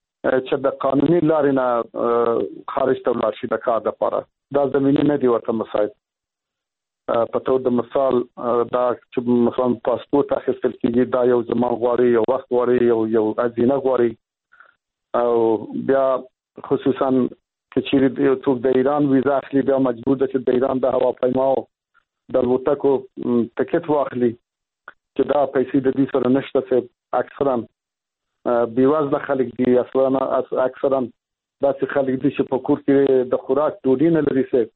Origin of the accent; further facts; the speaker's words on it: Afghanistan; زه خو په دې هیواد کې لوی شوی یم، د ژوند په افغانستان کې تیر کړی دی.